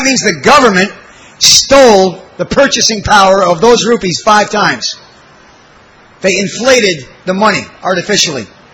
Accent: United States; born there; I was born in America, and we didn't get up early.

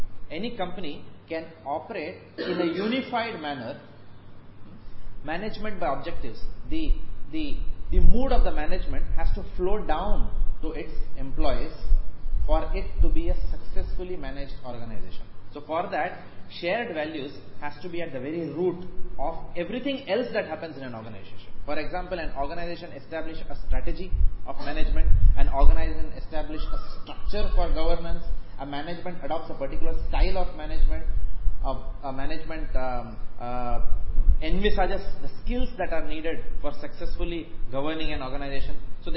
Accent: Mumbai, Maharashtra, India; Then I'm from Bombay, so in Bombay there is a place called as

